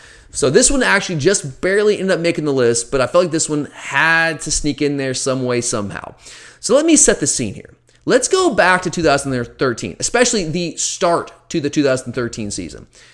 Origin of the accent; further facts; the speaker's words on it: Georgia, United States; That's when I grew up in Gwinnett County, played in the GFL